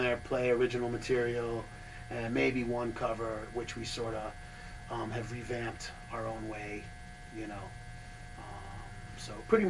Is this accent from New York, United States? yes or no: yes; New York City, New York, United States; New York City. I grew up in New York City.